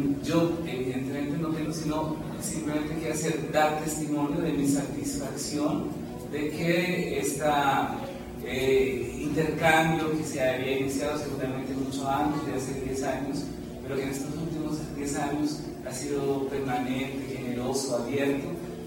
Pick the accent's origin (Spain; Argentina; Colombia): Colombia; now in France; yo soy autor colombiano, estoy traduciendo todo en Francia.